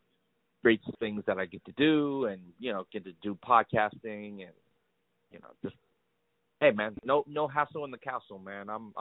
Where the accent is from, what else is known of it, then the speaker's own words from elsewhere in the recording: United States; like kind of growing up in the United States, you know, while my parents, you know, like immigrated here and had to struggle for so many years, and I never even get to see any of that. Like, all I really know about is American life.